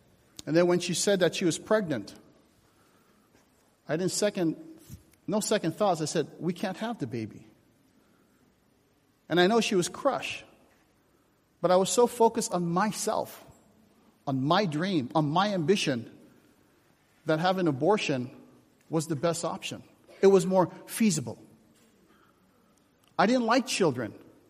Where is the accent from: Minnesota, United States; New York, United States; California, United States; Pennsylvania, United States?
California, United States; Palos Verdes; I was brought up in Los Angeles, an area called Palos Verdes, Rolling Hills. It's a very affluent area.